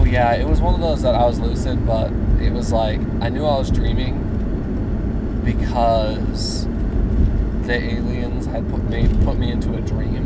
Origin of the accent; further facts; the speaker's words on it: Kansas, United States; I'm from Kansas. Spangles is a Kansas establishment.